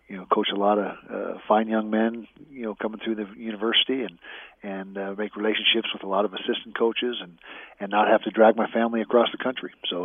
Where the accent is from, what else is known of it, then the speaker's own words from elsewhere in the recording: Intermountain West, United States; also born or lived in California; I was born in California, but moved up here in eighth grade and have been, pretty much in the Intermountain area ever since, with a few exceptions here and there.